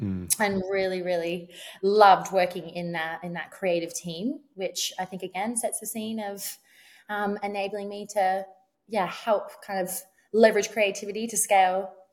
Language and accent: English; Melbourne, Victoria, Australia; and bred in Melbourne. My parents were a doctor and a nurse, and then they became therapists together.